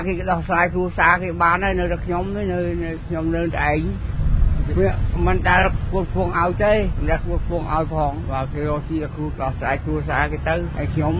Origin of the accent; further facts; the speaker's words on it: Prey Veng, Cambodia; ខ្ញុំមកពីខេត្តព្រៃវែងមករកវាខ្វះខាត